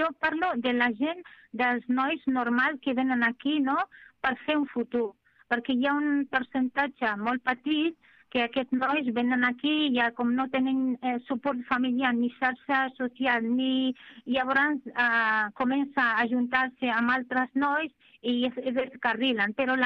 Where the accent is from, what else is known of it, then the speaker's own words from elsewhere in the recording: Tangier, Tanger-Tetouan-Al Hoceima, Morocco; now in Spain; jo soc de Tànger, i Tànger hi ha moltes, el tema tèxtil, fàbriques, tot, i moltes dones ja treballen.